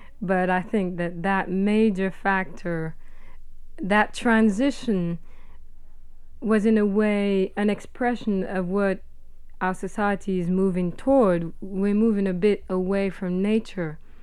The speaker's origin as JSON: {"language": "English", "country": "Kenya", "tie": "born or raised there", "said": "because I grew up in East Africa, in Kenya, and I could immediately feel the same vibration"}